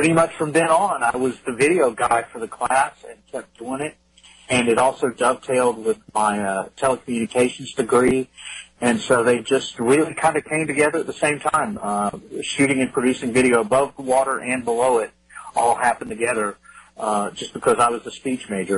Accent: Texas, United States; I grew up in West Texas, which is about as far from the ocean as you can get.

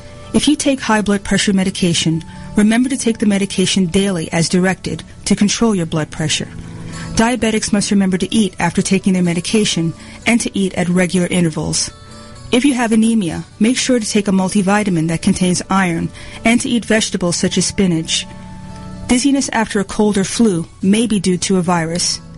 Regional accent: New York, United States; I grew up in New York. I cannot tell you the number of stories of police violence and brutality

